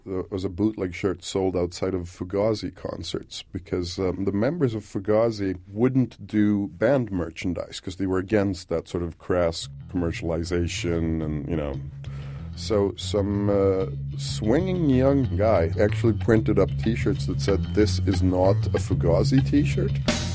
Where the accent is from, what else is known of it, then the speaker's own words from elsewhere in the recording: Norrland, Sweden; I grew up in Sweden, in the north of Sweden, and in my late teens